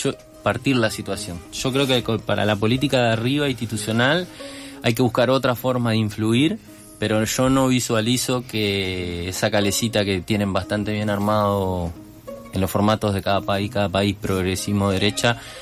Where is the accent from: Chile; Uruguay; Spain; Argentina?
Uruguay; yo lo digo con tranquilidad porque soy uruguayo y mañana me voy